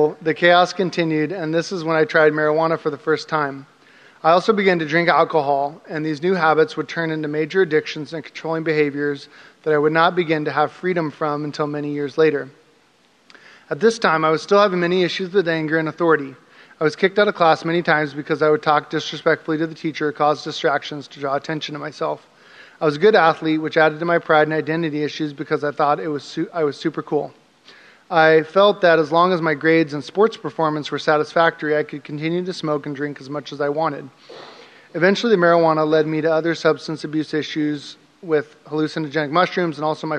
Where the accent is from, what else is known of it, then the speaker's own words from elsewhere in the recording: Salem, Oregon, United States; also born or lived in Whittier / Los Angeles; I was born in Whittier, California, and my parents both graduated from Long Beach State University, which is where they met. They moved our family to Salem, Oregon from Los Angeles when I was one